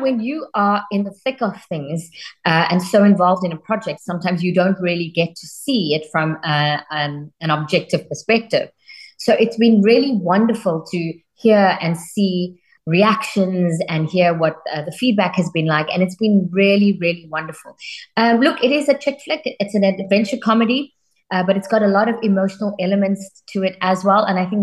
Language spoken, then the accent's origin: English; South Africa; being a South African of Indian descent and what it's been like.